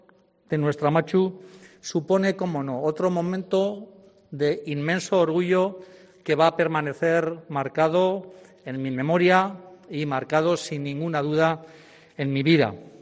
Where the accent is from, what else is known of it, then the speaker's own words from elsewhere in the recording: Bilbao, Basque Country, Spain; Hoy, como bilbaíno de Deusto